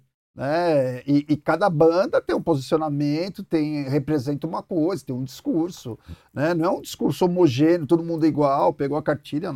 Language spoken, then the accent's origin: Portuguese; São Paulo, Brazil; sou lá do bairro do Limão.